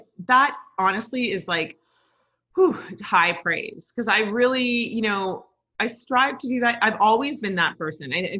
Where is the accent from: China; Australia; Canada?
Canada; Toronto, Ontario; now in New York, United States; Yeah, born and raised in Toronto.